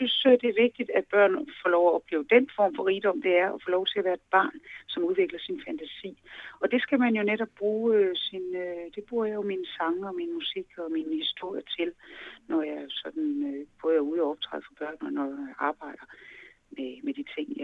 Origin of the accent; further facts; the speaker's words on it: Central Denmark Region, Denmark; now in Copenhagen, Denmark; Altså, det gjorde et stort indtryk på mig. Og det tror jeg da også, det gjorde rundt omkring, hvor man kom der i Vestjylland, hvor jeg voksede op. Men jeg har ikke noget billede af, hvordan det så var herovre på Sjælland, hvor jeg jo selv bor nu i København.